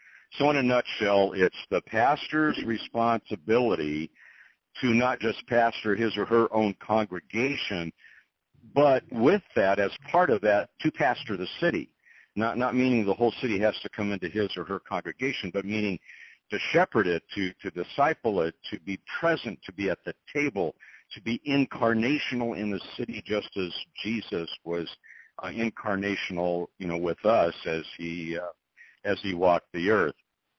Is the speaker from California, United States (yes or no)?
yes; Los Angeles, California, United States; You know, I'm from Los Angeles, and those are my roots.